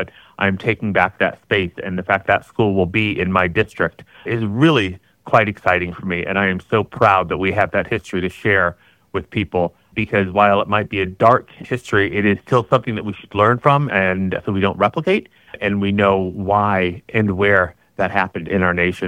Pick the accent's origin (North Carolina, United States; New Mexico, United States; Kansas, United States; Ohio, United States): Ohio, United States; Brook Park; also born or lived in Fort Sill, Oklahoma; outside of Cleveland in the suburbs of Brook Park. And that's where I basically grew up from 7 on. I was born in Oklahoma on Fort Sill.